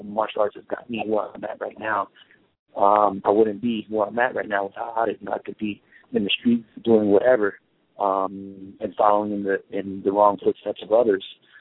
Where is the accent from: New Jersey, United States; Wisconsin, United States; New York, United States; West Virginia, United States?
New Jersey, United States; Vineland; now in Tucson, United States; I'm originally from New Jersey, Vineland, New Jersey. Right now I live in Tucson, Arizona, and I own a gym there too.